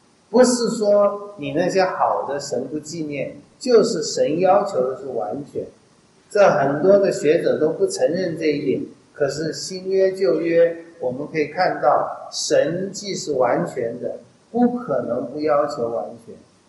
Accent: China; 这也是我们中国人最难接受的，我们中国人跟法利赛人很像，凡事都是要做给人看

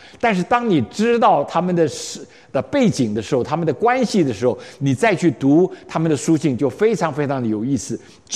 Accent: China; 我们中国人说这个很脏很肮脏的东西在他身上

